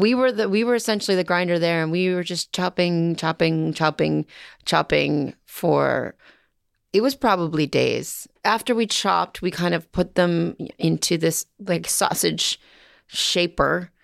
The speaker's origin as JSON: {"language": "English", "country": "United States", "said": "The biggest, and I'm from America. I've never seen a gun like this."}